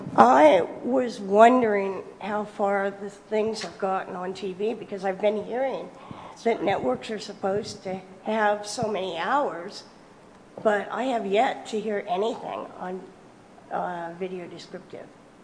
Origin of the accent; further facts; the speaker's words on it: Claremont, United States; I'm from Claremont.